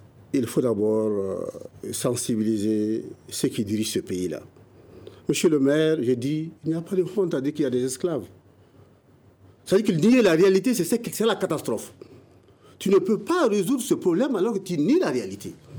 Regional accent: Mali; chez nous au Mali.

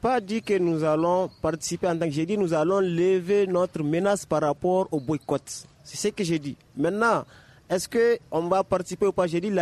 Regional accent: Mali; nous sommes des Maliens

